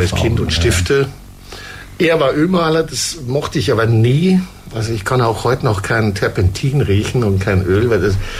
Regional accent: Munich, Bavaria, Germany; Ja, ich komme aus München.

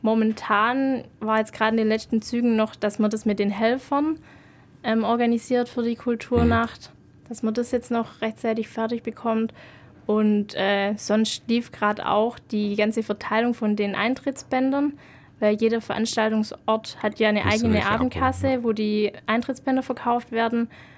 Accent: Deckenpfronn, Baden-Württemberg, Germany; ich komme eigentlich nicht aus Ulm, ich komme aus Deckenbronn, das ist ein kleiner Ort im Raum Sindelfingen-Böblingen.

